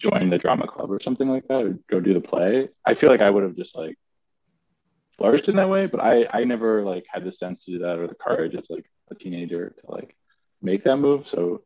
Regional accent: Maryland, United States; also born or lived in Baltimore; I grew up in Maryland, suburban Maryland. Lived in Baltimore for a few years, sort of between or after college.

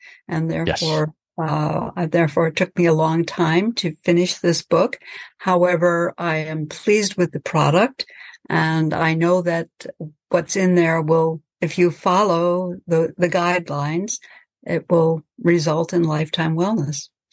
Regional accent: New York, United States; I'm from New York originally

